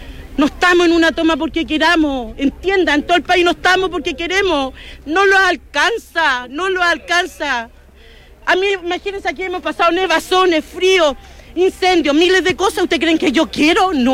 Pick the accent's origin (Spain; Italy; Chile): Chile; Lo Barnechea, Santiago Metropolitan Region; somos de acá, de los Barnechea. Familia nacida y criada acá, chiquillo.